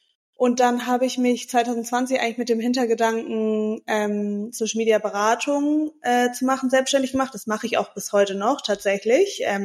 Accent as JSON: {"language": "German", "region": "Hamburg", "country": "Germany", "tie": "born there", "said": "Also, ich bin in Hamburg geboren und lebe auch tatsächlich noch in Hamburg, beziehungsweise zwischen Hamburg und Mallorca inzwischen."}